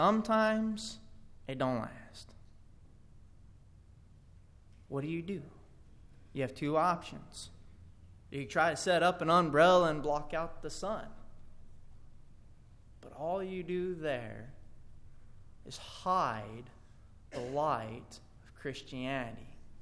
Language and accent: English; Oklahoma, United States; I'm also from Oklahoma. I know a little something about thorns.